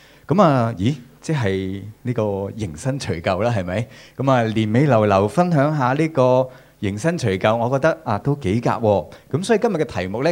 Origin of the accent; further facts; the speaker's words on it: Guangdong, China; 我哋大掃除咧，我哋廣東人就稱為呢個洗邋遢啦